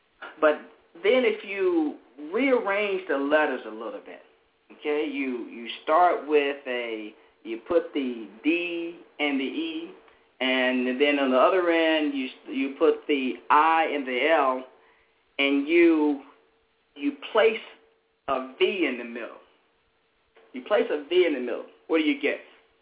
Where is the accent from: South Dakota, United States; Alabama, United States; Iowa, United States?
Alabama, United States; Greenville; leaving my hometown, Greenville, Alabama, and being a star and then getting on campus